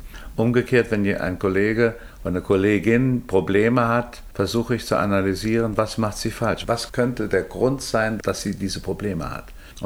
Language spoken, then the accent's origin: German; Trier, Rhineland-Palatinate, Germany; man spürt die Herzlichkeit und das Zugewandte dieser Menschen und ich fühle mich extrem wohl in Trier